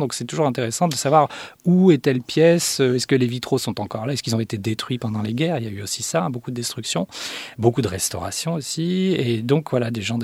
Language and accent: French; La Tronche, Auvergne-Rhône-Alpes, France; born there; Oui, alors je suis né donc à La Tronche, en banlieue grenobloise.